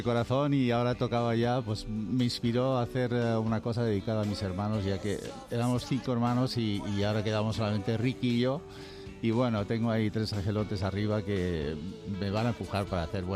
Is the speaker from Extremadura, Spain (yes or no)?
no; Madrid, Community of Madrid, Spain; De Madrid y del Madrid